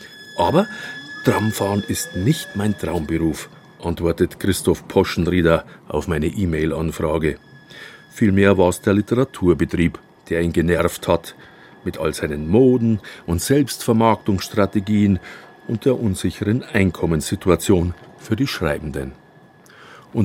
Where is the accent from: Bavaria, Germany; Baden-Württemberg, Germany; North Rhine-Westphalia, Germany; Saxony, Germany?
Bavaria, Germany; Altötting; now in Munich, Germany; Wo ich aufgewachsen bin, gab es nämlich keine Tram.